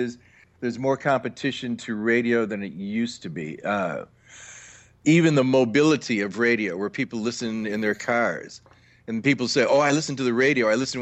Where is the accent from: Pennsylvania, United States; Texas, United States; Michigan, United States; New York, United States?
Michigan, United States; Detroit; I used to listen to a lot of radio growing up in Detroit. Great musical place to grow up with rock and Motown, soul. We had everything.